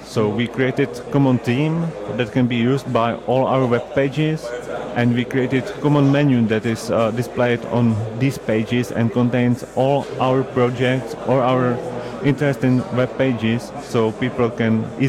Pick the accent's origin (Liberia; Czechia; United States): Czechia; Prague; English is a second language; I'm from Prague, from Czech Republic.